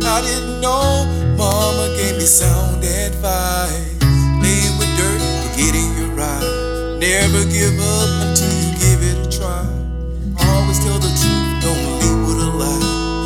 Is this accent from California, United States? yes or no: no; Greensboro, Georgia, United States; You know, growing up in Greensboro, Georgia was interesting.